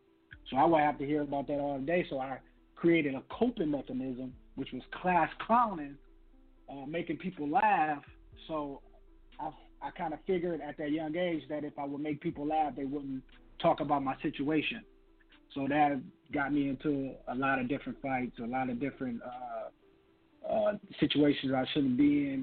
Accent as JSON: {"language": "English", "town": "Toledo", "region": "Ohio", "country": "United States", "tie": "born or raised there", "said": "I was born and raised in Toledo, Ohio. Yep. Grew up in foster care."}